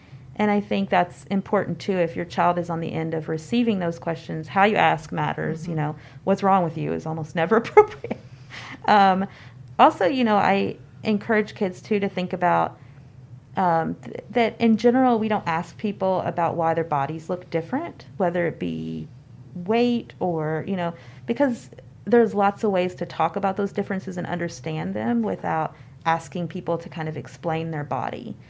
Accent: Kentucky, United States; I very much remember I grew up in Kentucky and remember a lot of kids coming up to me and saying, "What's wrong with you?"

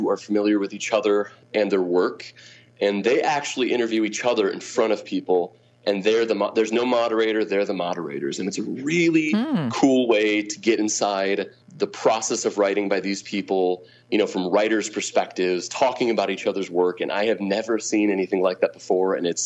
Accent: Grand Rapids, Michigan, United States; I mean, again, I'm from Grand Rapids, born and raised.

